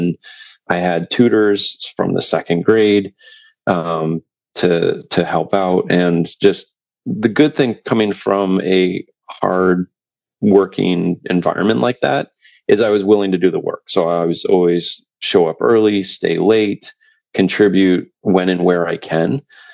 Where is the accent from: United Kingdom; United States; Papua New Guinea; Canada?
United States; Rockland, Maine; So I grew up in Rockland, Maine. It's the lobster capital of the world.